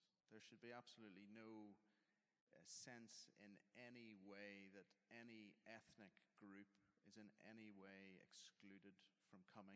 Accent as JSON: {"language": "English", "country": "Ireland", "said": "I guess I'm just saying I'm in a new country. I'm an Irishman in exile."}